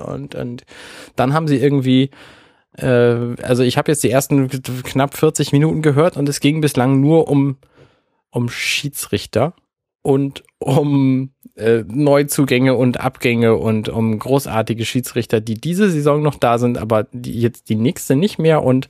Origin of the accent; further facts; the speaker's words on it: Hamburg, Germany; Es war schon grenzwertig sympathisch, so als Hamburger.